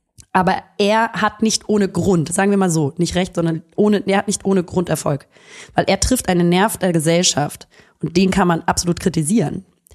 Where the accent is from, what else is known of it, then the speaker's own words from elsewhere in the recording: Hamburg, Germany; Ja, geboren und aufgewachsen.